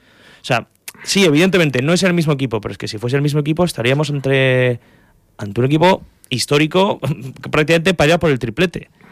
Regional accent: Bilbao, Basque Country, Spain; Lo que pasa es que somos de Bilbao y todo es todo, o sea, todo es poco.

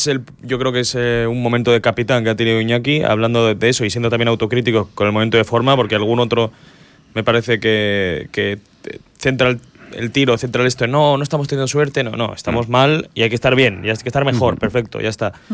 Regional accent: Bilbao, Basque Country, Spain; como somos de Bilbao, pues queremos ganar todo.

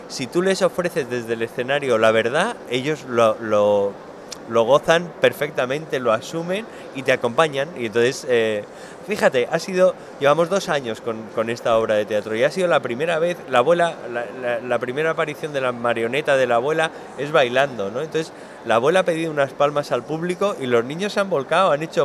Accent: Alicante, Valencian Community, Spain; pues nosotros somos de Alicante

